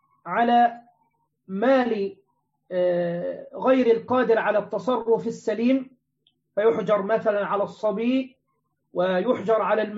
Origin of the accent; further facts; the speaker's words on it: Egypt; عندنا في مصر أيضا من حوالي أشهر كان الناس يحتكرون الأرز